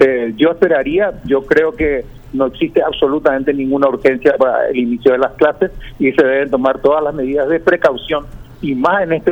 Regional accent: Paraguay; lo hacemos nosotros como paraguayos

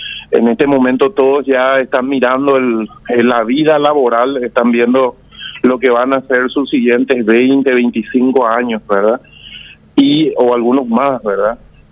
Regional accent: Asunción, Paraguay; Yo soy de Barrio Obrero.

